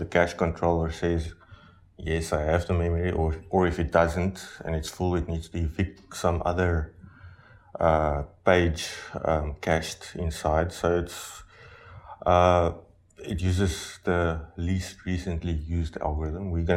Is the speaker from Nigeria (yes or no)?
no; South Africa; I'm from South Africa and I work for a company called Retro Rabbit.